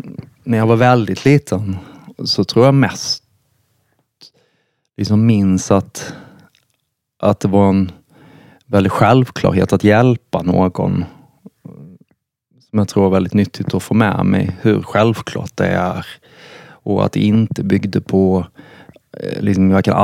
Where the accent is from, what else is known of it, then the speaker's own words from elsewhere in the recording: Karlshamn, Blekinge, Sweden; Jag växte upp i en liten stad i södra Sverige som heter Karlshamn. Det ligger i Sveriges minsta landskap som heter Blekinge. Och då växte jag upp i en förort i Karlshamn.